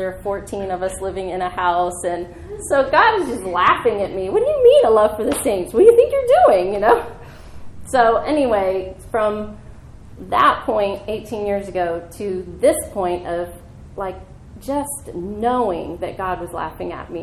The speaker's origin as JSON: {"language": "English", "town": "Columbus", "region": "Ohio", "country": "United States", "tie": "born or raised there", "also_born_or_lived": "Florida", "said": "I am from Ohio, so I made Buckeye cookies because Ohio is the Buckeye state."}